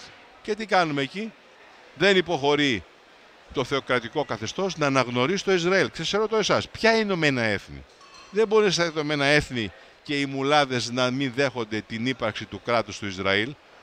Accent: Vrontados, North Aegean, Greece; Και από την πόλη μου στο Βροντάδο έχουμε τις περισσότερες εισηγμένες εταιρείες στα χρηματιστήρια

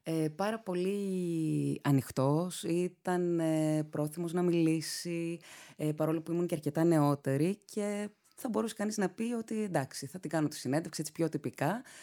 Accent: Larnaca, Larnaca District, Cyprus; γιατί πρόσφυγας μένα, αλλά εγώ γεννήθηκα και μεγάλωσα στη Λάρνακα, γιατί γεννήθηκα μετά την εισβολή

